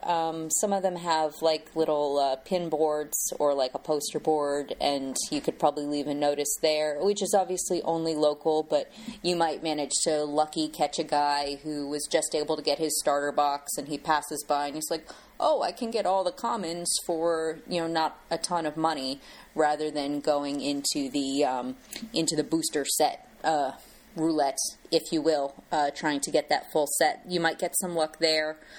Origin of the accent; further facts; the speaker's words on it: United States; you know, we're American, so, you know, we of course know absolutely nothing, you know, east of the Atlantic and west of the Pacific, because we're uncultured like that.